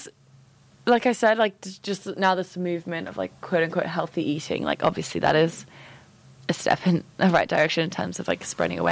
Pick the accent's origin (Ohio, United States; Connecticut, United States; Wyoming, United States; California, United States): California, United States; Also, I'm not, like, I'm coming from California.